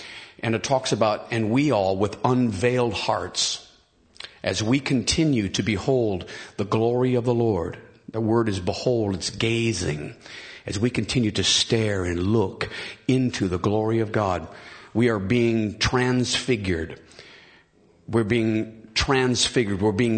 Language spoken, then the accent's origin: English; United States; And just being an American, that means a lot.